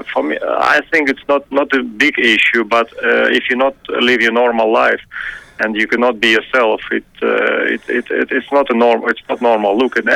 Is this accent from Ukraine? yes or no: yes; Ukraine; born there; English is a second language; Actually, I was born in Ukraine.